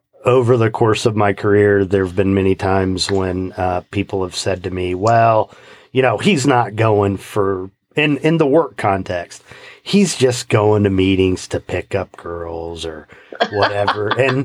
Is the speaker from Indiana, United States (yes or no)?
yes; Kokomo, Indiana, United States; I'm from Kokomo.